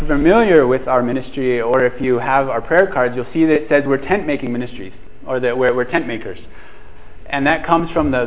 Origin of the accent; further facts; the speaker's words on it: Germany; like every other German, that means that our contact is also almost exclusively with people who were born and raised in Germany and speak German.